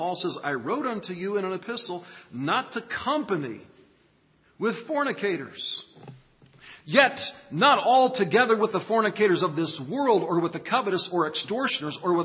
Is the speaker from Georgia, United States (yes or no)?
no; Hutchinson, Kansas, United States; I grew up near Hutchinson, Kansas. There's a little town called Yoder, Kansas.